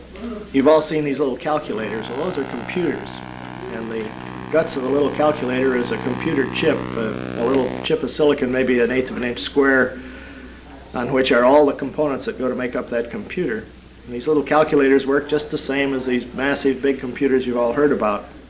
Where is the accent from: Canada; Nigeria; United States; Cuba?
United States; Minneapolis, Minnesota; from Minneapolis.